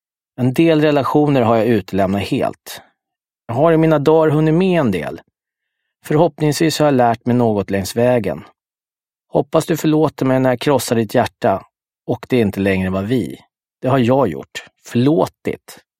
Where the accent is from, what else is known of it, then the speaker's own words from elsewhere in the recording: Stockholm, Stockholm County, Sweden; Jag är uppväxt på Södermalm under 70- och 80-talet.